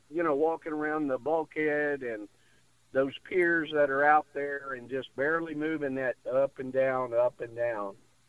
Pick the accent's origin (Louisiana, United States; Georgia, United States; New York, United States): Louisiana, United States; Oh, yeah, man. I grew up in South Louisiana, you know.